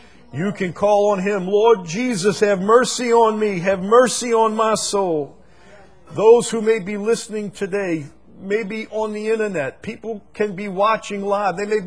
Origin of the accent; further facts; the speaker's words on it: Chalmette, Louisiana, United States; I'm kind of a simple guy. I'm from Chalmette.